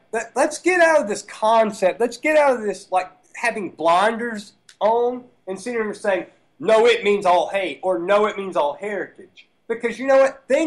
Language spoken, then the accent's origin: English; Alabama, United States; I'm from Alabama. I've never been to a NASCAR race. I've never experienced really the Southern life.